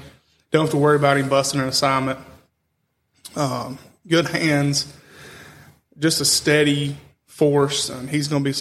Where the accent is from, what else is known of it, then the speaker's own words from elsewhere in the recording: Loudon, Tennessee, United States; Originally, I grew up in East Tennessee, small town of Loudoun, about 30 minutes south of Knoxville.